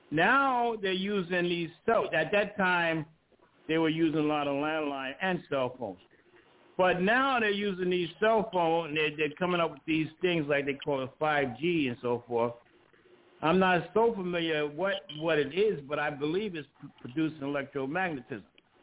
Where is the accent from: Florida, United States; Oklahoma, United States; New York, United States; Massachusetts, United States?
New York, United States; Brooklyn; You living in Brooklyn. I was born in the Marcy Projects. I was raised in Flatbush.